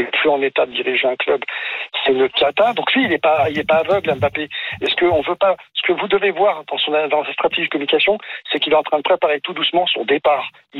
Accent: Paris, Île-de-France, France; moi je suis parisien

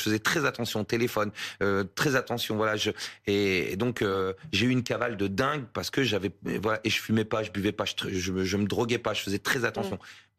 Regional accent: Caen, Normandy, France; Vous savez, je suis de Caen, Normandie.

